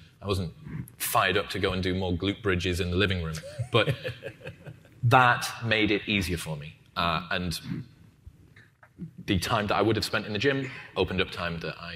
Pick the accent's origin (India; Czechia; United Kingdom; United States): United Kingdom; First off, being British, which is a genetic advantage.